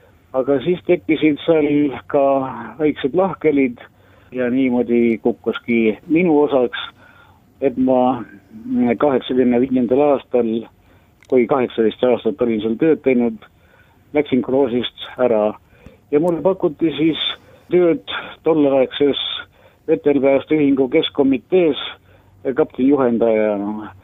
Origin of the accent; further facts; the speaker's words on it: Tallinn, Harju County, Estonia; sõitsin koju, mu kodukoht oli ju Tallinnas